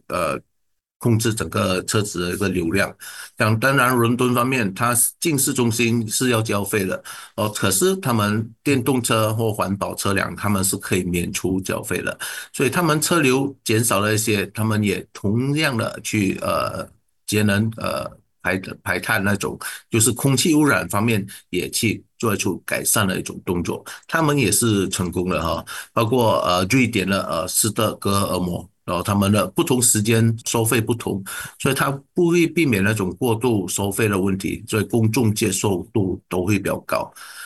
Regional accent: Kuching, Sarawak, Malaysia; 很像我们古晋人也好他们都是喜欢那种便利的

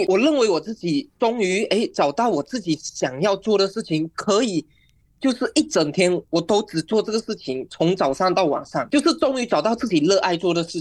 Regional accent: Sibu, Sarawak, Malaysia; 带着他们来到我的家乡思吴吃喝玩乐以及古晋

